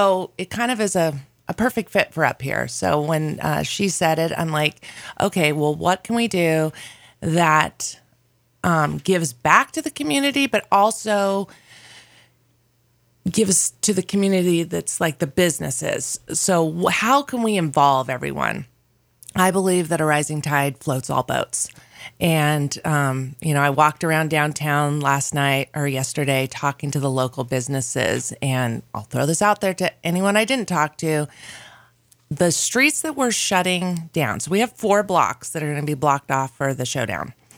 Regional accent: Oregon, United States; also born or lived in Southern California; But I was raised in Oregon, so, you know.

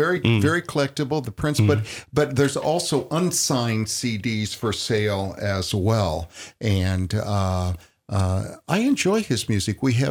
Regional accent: South Bend, Indiana, United States; I grew up in South Bend, Indiana, the home of the Studebaker, and there's a Studebaker Museum there, which I sometimes go through when I go back

